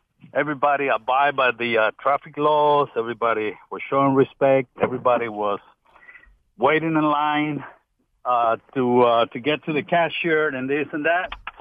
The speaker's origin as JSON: {"language": "English", "country": "El Salvador", "lives_now": "United States", "said": "I'm from El Salvador, Central America."}